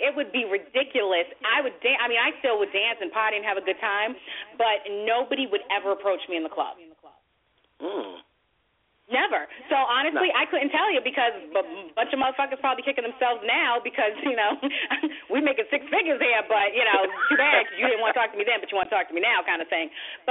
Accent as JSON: {"language": "English", "town": "Boston", "region": "Massachusetts", "country": "United States", "tie": "born or raised there", "also_born_or_lived": "Las Vegas", "said": "especially when I lived in Vegas and I was back in Boston in my hometown"}